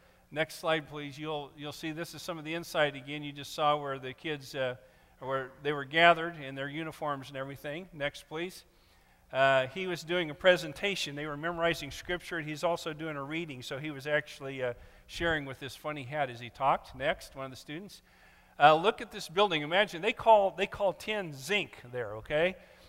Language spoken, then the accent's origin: English; Kansas, United States; Number two, I'm from Western Kansas, a dry land wheat farm.